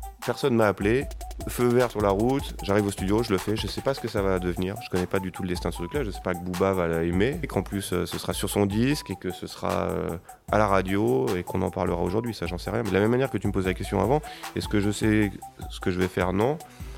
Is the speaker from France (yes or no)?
yes; Île-de-France, France; Moi, j'ai grandi dans les Yvelines. La vie était d'un ennui absolu.